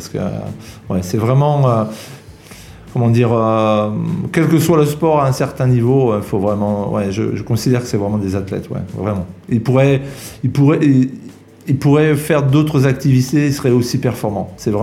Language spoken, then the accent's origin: French; Auvergne-Rhône-Alpes, France; born there; also born or lived in Toulouse, France; Je viens de Toulouse, où j'y ai travaillé pendant 24 ans. Mais je ne suis pas originaire de Toulouse, je suis né en Auvergne.